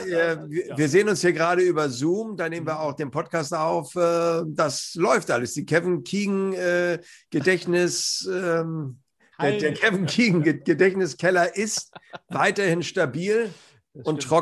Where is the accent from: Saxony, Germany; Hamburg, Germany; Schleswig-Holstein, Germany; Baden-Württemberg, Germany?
Hamburg, Germany; als Hamburger